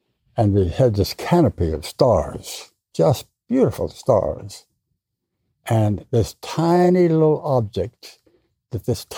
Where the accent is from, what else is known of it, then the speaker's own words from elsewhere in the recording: Oklahoma, United States; also born or lived in Texas; I was raised in the Southwest, Oklahoma and Texas.